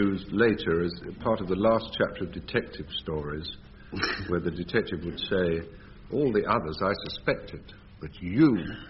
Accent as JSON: {"language": "English", "town": "Hackney", "region": "London", "country": "United Kingdom", "tie": "born there", "said": "Hackney, that's what we used to call a kipper."}